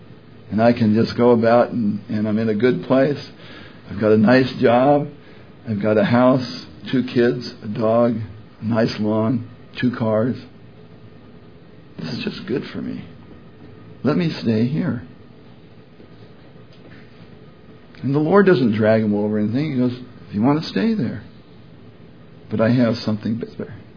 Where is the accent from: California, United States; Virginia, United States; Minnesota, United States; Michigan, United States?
Virginia, United States; I'm from Virginia. We chew.